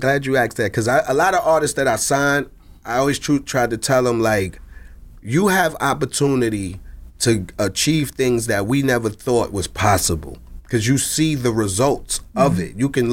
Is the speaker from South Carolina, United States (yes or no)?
no; New York, United States; Like, I grew up in Marcy. My grandmother and all them from Brownsville.